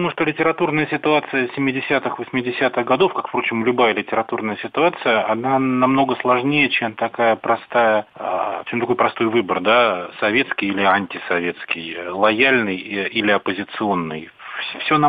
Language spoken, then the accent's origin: Russian; Moscow, Russia; И на меня, городского человека, да, я коренной москвич, я деревни толком не знал тогда.